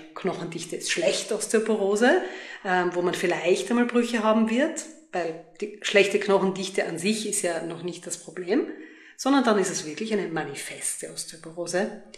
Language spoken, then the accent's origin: German; Graz, Styria, Austria; Ja, willkommen auch von meiner Seite hier in meiner Heimatstadt in Graz.